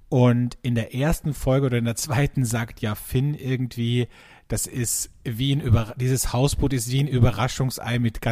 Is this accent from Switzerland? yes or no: no; Carinthia, Austria; Ich bin nächste Woche in meiner Heimat in Kärnten am Wörthersee